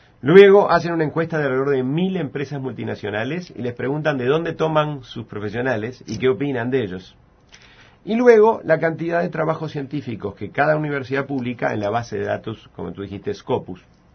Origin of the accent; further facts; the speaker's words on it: Uruguay; y Uruguay primordialmente nos preocupa como uruguayos